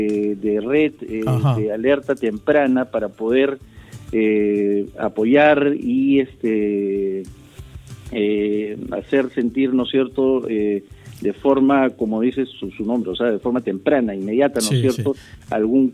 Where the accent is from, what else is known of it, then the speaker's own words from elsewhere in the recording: Peru; Pero soy un peruano más, ¿no? Y mi labor es servir a mis compatriotas.